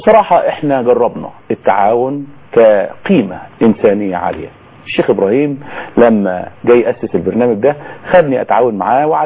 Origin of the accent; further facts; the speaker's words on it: Egypt; والذي نحتاج إليه جميعا كمصريين بل ومسلمين